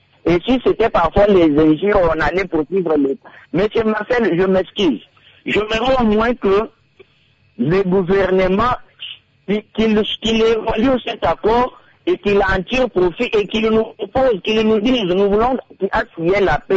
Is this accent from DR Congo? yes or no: yes; DR Congo